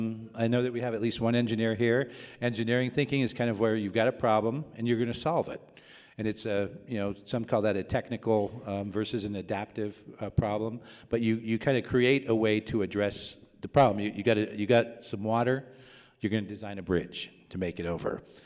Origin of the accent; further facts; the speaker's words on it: California, United States; Now, I'm a Californian